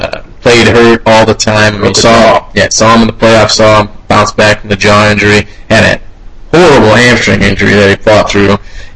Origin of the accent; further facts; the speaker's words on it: Mesa, Arizona, United States; On a general basis, we're from Arizona here, Mesa, Arizona, if you guys don't know that. We're actually residing here right now. We're not from here.